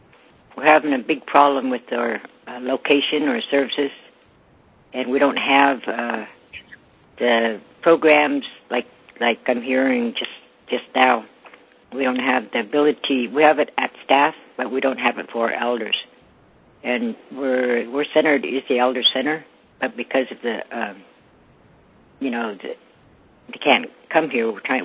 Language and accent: English; Pitt River, British Columbia, Canada; from Pitt River.